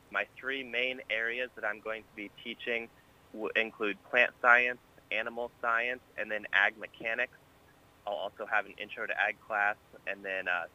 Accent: West Branch, Iowa, United States; Yeah, so I'm from West Branch, Iowa. It's about 20 minutes east of Iowa City. Graduated high school there from West Branch, and after that I went straight up to Iowa State.

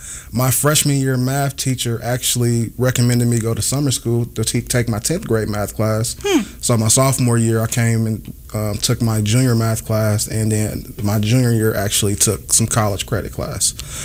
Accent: Kansas City, Kansas, United States; I grew up in the Kansas City area, born at KCK. Yes, proud. Born off of 13th and Quindaro originally. I take pride in that.

